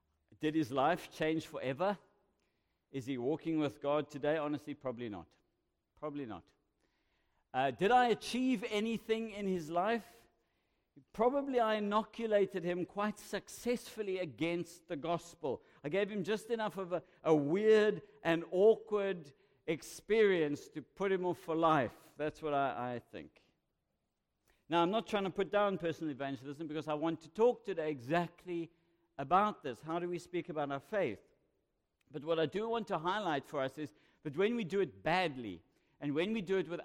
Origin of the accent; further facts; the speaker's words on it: Cape Town, Western Cape, South Africa; now in Pinetown, South Africa; I was born in Cape Town. Lived in Cape Town most of my life, married there and had three of my children there, but I have four children now, and they keep me busy. I live in Pinetown and obviously based in Westville.